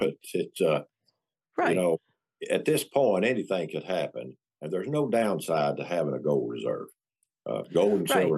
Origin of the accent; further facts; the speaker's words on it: Tennessee, United States; I'm an American second. Right. But I'm a Tennessean first.